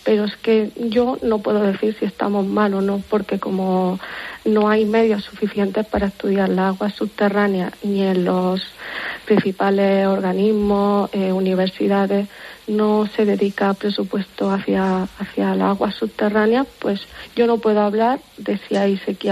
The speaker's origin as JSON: {"language": "Spanish", "region": "Region of Murcia", "country": "Spain", "lives_now": "Almería, Spain", "said": "bueno, yo soy murciana y ahora vivo en Almería"}